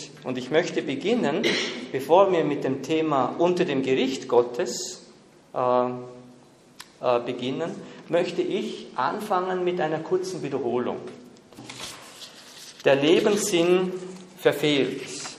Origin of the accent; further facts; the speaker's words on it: Vorarlberg, Austria; now in Innsbruck, Austria; bin aus Vorarlberg ursprünglich, lebe aber schon lange mit meiner Familie, mit meiner Frau und mit meinen drei Kindern hier in Innsbruck.